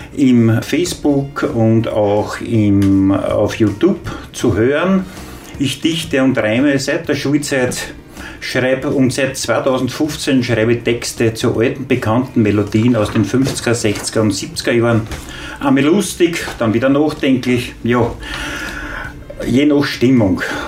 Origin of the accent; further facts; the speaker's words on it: Leobersdorf, Lower Austria, Austria; Ich komme aus Leoersdorf. Ich wohne in Leoersdorf.